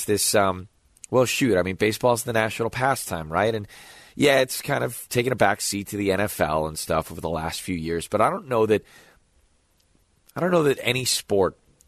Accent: Wisconsin, United States; Don't worry, I grew up a Bears fan. Growing up in Wisconsin, I listened to Bob Uecker all the time.

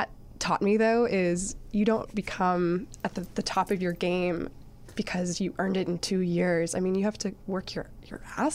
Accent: Boston, Massachusetts, United States; I mentioned kind of briefly, I was from the Boston area, actually.

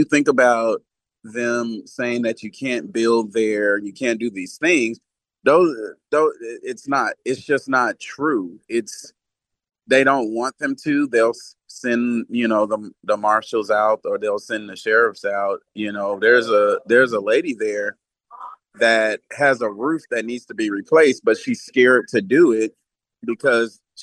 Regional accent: Houston, Texas, United States; I'm originally from Houston, Texas. The whole city dang near is in a floodplain.

